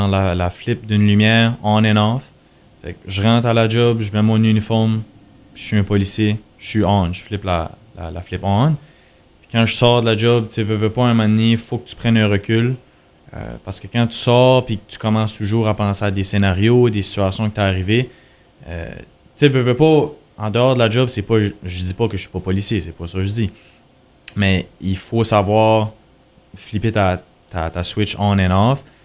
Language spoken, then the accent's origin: French; Edmonton, Alberta, Canada; moi, j'ai grandi à Edmonton, tu sais, c'est sûr que je connais quand même beaucoup de monde ici.